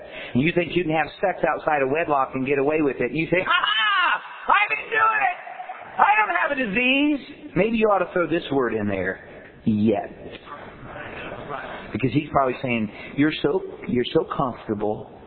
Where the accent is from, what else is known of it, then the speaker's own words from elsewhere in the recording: Indiana, United States; Well, I didn't think anything of it. I'm from Indiana. It looked like a garter snake to me